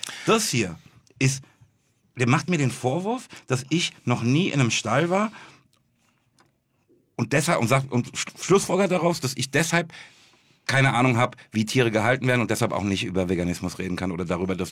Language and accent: German; Frankfurt, Hesse, Germany; Als du wirst bestätigen, bei uns in Frankfurt sagt man, der will mir eine Futter auf die Backe machen.